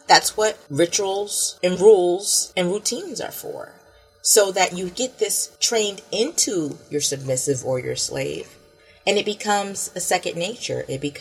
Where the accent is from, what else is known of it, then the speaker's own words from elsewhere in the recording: Florida, United States; For instance, I'm from Florida